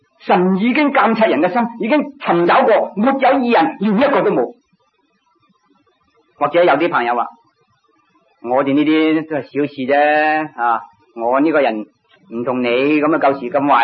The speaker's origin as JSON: {"language": "Cantonese", "town": "Zhongshan", "region": "Guangdong", "country": "China", "said": "我哋中山人最兴讲闹人冚家产，呢个好恶毒嘅说话。"}